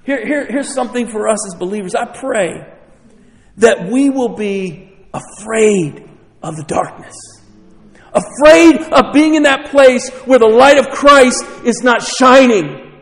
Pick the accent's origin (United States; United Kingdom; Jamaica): United States; New York; So I'm not from Philly. I'm from the sticks. Like, matter of fact, I'm so far away, like the sticks say, where does he live? Like, I was like way out there in upstate rural New York State.